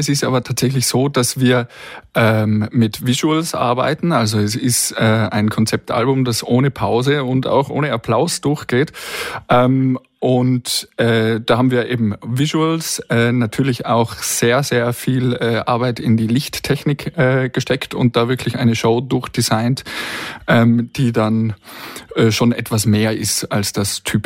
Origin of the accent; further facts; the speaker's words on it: Innsbruck, Tyrol, Austria; also born or lived in Zirl / Schwaz; Ich bin in Schwarz geboren, tatsächlich, ja. Aufgewachsen in Innsbruck und Zierl.